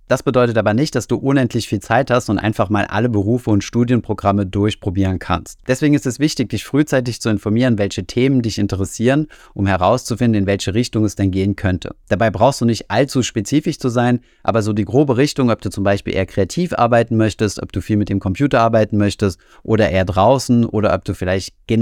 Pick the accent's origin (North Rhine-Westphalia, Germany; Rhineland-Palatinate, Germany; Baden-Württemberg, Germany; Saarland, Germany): Saarland, Germany; Da wo ich herkomme aus dem Saarland